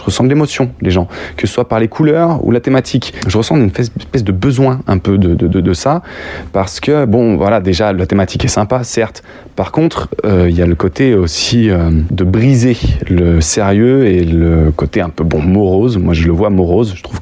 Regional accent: Lyon, Auvergne-Rhône-Alpes, France; born there; Moi, je suis né à Lyon

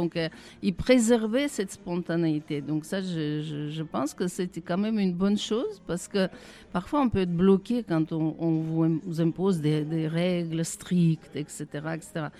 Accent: Moscow, Russia; moved away as an adult; now in France; moi, je viens de Moscou, en fait. Hein. Je suis arrivée comme ça après mes études. J'ai suivi ma maman qui est... Elle est née en France

